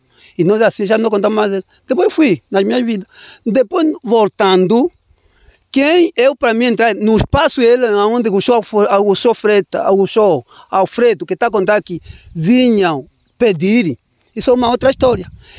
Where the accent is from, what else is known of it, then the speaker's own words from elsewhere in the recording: Chipindo, Huíla, Angola; born there; Eu fui nascido em Chipindo.